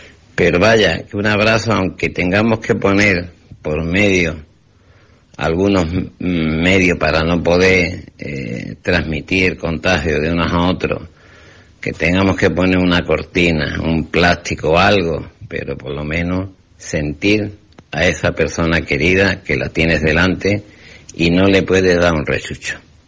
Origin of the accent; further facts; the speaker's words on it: Álora, Andalusia, Spain; Yo ya desde aquí de Álora, de aquí de mi pueblo, que es uno de los pueblecitos más bonitos de Málaga